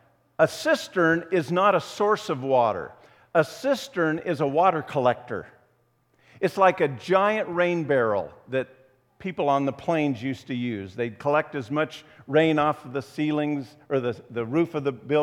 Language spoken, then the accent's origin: English; Midwest, United States; We're going to think wells, because we're from the Midwest.